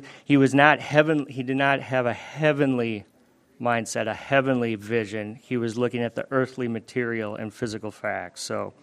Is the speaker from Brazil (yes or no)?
no; Minnesota, United States; My hometown, when I was growing up, little old town of Minnesota, did not even have a population of 20,000.